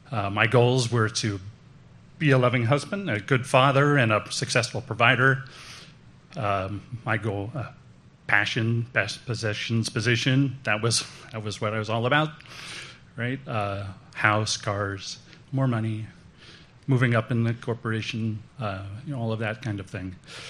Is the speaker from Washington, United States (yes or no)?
no; Eureka, California, United States; now in Roseville, United States; I grew up in Eureka, up in Northern California, small town, traditional family.